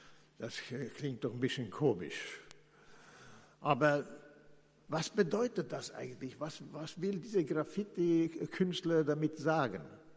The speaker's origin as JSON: {"language": "German", "region": "Lucerne", "country": "Switzerland", "tie": "born or raised there", "said": "als ich zu meiner Heimatstadt in Luzern fahre"}